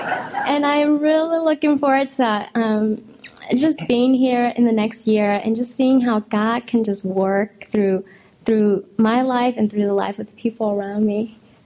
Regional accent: Chicago, Illinois, United States; now in Minneapolis, United States; I came from Chicago, and now I'm up here in Minneapolis.

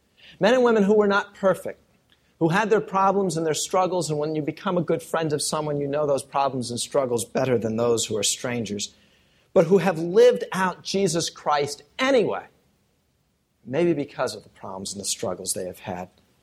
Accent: New Jersey, United States; being back in the church in which I grew up in New Jersey

